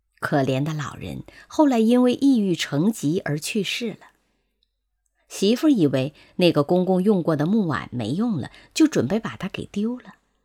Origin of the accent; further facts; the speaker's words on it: China; 我们中国人一向讲究孝道反哺